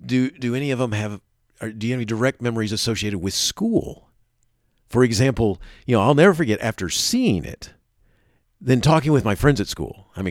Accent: Florida, United States; I grew up in Florida, and they were down to visit.

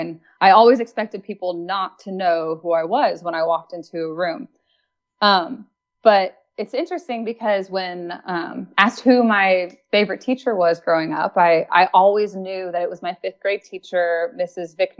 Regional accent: Ohio, United States; born there; also born or lived in Texas / New Jersey / Illinois / Florida; I was born in Ohio. I lived in Texas, New Jersey, Illinois, New Jersey again, Florida. So I really moved around a lot.

